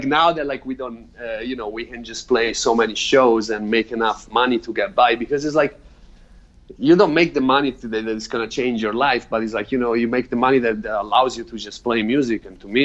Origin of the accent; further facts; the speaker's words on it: Italy; because it's like when I grew up in Italy.